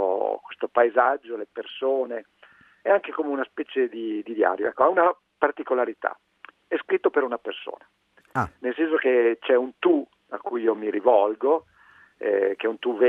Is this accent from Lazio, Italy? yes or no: no; Reggio Emilia, Emilia-Romagna, Italy; born there; now in Milan, Italy; Io sono andato un po' più lontano dalla mia città natale che è Reggio Emilia, però sono in pianura lo stesso perché Milano